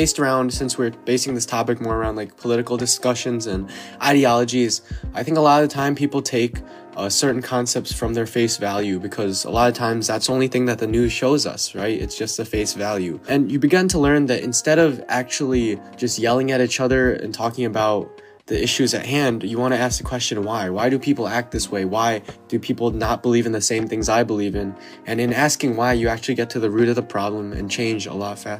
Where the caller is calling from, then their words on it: Dexter, Michigan, United States; I'm calling in from Dexter, Michigan.